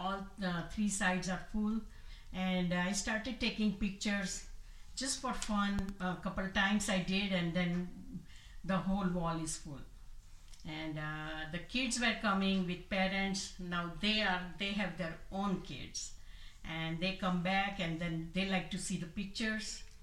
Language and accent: English; Ahmedabad, Gujarat, India; now in Columbus, United States; Yes, I'm from Ahmedabad, Gujarat.